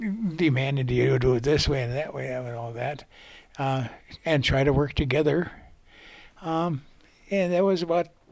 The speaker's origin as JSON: {"language": "English", "town": "Muskego", "region": "Wisconsin", "country": "United States", "tie": "born or raised there", "said": "I grew up in Muskego, Wisconsin, and I've been here all my life."}